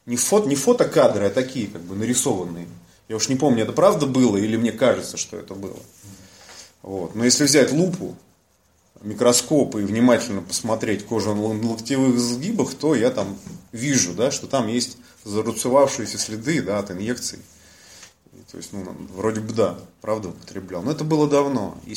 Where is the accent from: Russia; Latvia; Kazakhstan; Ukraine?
Kazakhstan; Almaty; я родом из Алматы, я здесь родился, это мой родной город. Я здесь воспитывался, здесь похоронены мои бабушка, дедушка, родственники, здесь живут мой брат со своей семьей